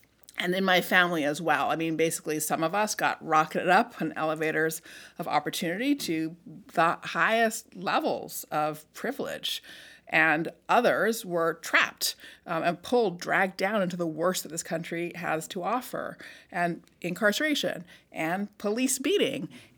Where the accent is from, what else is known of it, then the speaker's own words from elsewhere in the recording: California, United States; So I grew up in California in the 70s, and my dad's family was from Northern Florida.